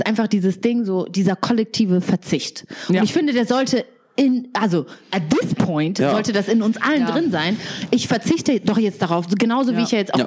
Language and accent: German; Cala Ratjada, Balearic Islands, Spain; Ich komme aus Cala Ratjada.